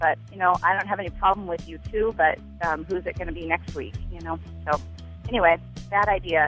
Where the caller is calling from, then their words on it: Skokie, Illinois, United States; I am calling from Skokie, Illinois. I'm 51 years old.